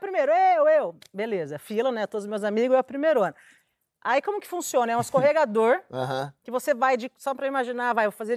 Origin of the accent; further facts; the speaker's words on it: Birigui, São Paulo, Brazil; eu sou do interior de São Paulo, Berigui.